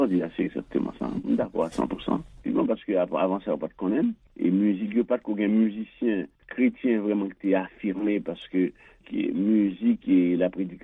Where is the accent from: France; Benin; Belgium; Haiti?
Haiti; C'est pas que c'est tant moi-même personnellement en tant qu'haïtien